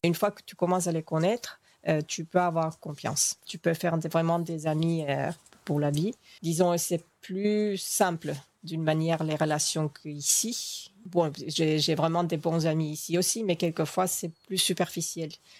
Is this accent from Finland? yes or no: yes; Finland; Et moi je me souviens quand j'étais enfant, déjà en Finlande les enfants ils vont à l'école eux-mêmes, soit en vélo, soit en marchant en hiver